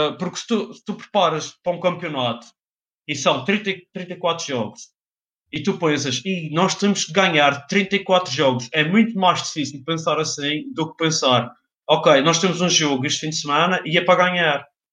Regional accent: Portugal; E como português, eu gostava que ele ficasse no.

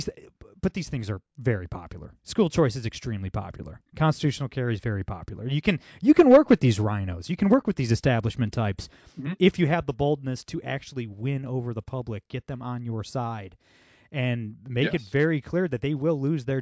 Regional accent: Ohio, United States; In my home state of Ohio, as an example, Mike DeWine's terrible.

